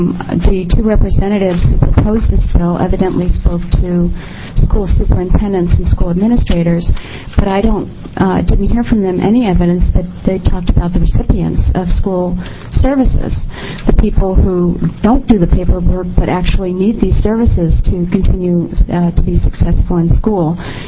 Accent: Portland, Oregon, United States; For the record … from Portland.

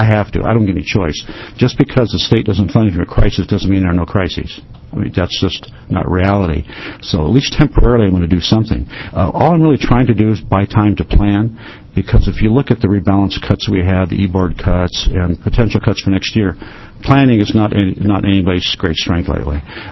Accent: Lorain, Ohio, United States; I'm from Lorraine.

